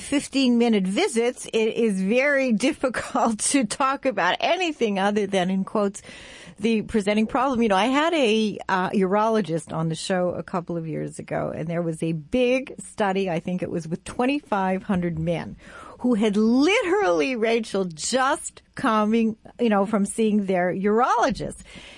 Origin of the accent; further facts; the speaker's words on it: Canada; Again, I'm Canadian